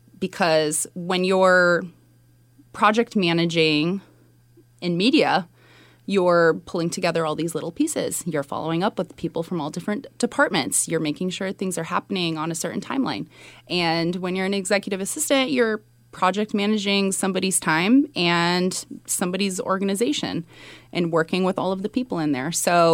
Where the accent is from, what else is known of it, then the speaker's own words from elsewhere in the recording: Sunnyvale, California, United States; also born or lived in Mountain View; I was born in Mountain View, and I was raised in Sunnyvale.